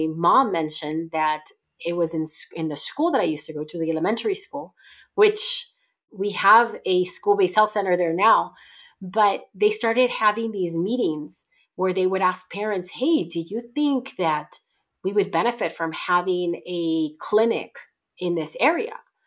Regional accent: California, United States; I grew up here in the Central Valley, precisely where we're at.

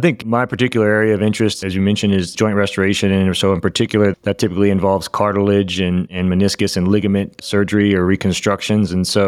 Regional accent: Missouri, United States; I grew up in Missouri, originally specific to Missouri.

